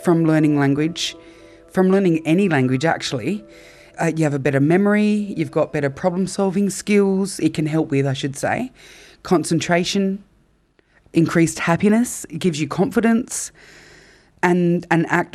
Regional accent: Goolwa, South Australia, Australia; So where I grew up in Goolwa, we are the end of the River Murray where it comes out.

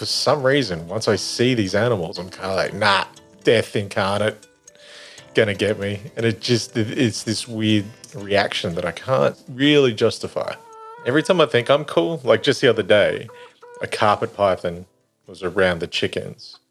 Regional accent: Western Australia, Australia; Just growing up in Western Australia, I always had a high awareness and...

